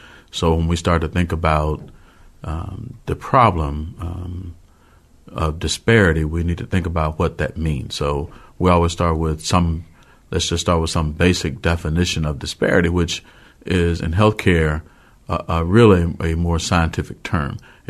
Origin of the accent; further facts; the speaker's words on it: Alabama, United States; I grew up in Perry County on Highway 29 out in the sticks, as they say.